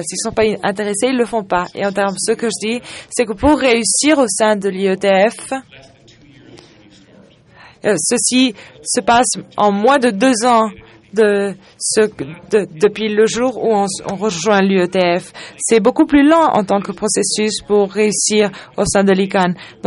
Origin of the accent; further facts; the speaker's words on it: Colombia; je viens de la Colombie.